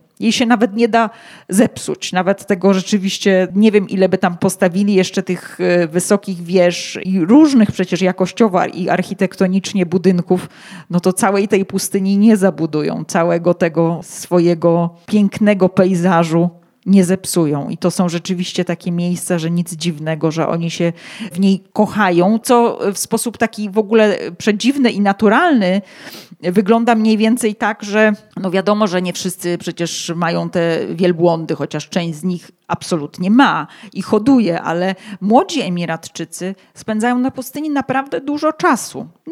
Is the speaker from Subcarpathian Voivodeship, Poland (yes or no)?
no; Katowice, Silesian Voivodeship, Poland; I nawet jak ja jestem z Katowic, ze Śląska, no to nie jest jakieś, oczywiście ten Śląsk ma bardzo różne oblicze